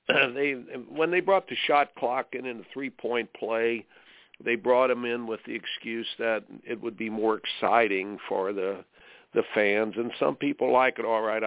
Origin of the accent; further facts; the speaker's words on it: Indiana, United States; folks, I grew up in Indiana and loved basketball so, so much.